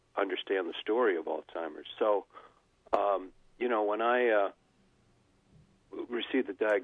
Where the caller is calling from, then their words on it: Massachusetts, United States; But I'm calling from Cape Cod.